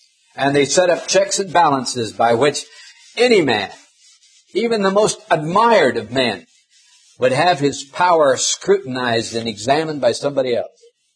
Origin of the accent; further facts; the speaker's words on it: Montana, United States; Up in my home state of Montana, we would often have in the summer months long periods of drought where no rain fell